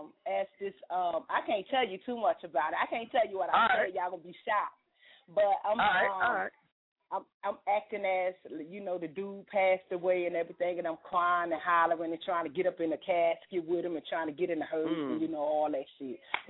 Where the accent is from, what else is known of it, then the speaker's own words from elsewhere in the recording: New Jersey, United States; now in Memphis, United States; Yeah, I'm from New Jersey, but I live in Memphis now.